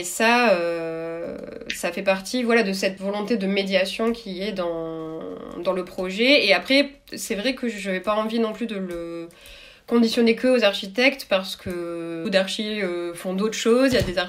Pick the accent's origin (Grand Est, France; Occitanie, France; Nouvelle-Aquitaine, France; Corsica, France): Occitanie, France; Albi; also born or lived in Paris; Moi, j'ai travaillé pas mal d'années à Paris, mais sinon, je viens pas du tout de Paris. Je viens d'Albi à côté de Toulouse.